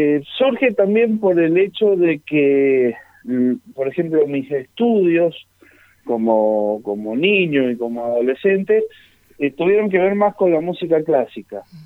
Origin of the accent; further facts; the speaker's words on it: Argentina; muchas veces nos decían, ¿ustedes de dónde son? Y somos de Argentina.